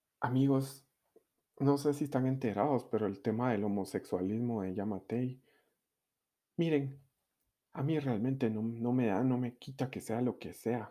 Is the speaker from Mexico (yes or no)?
no; Guatemala; Dios me libre, dirían en mi país, aquí en Guatemala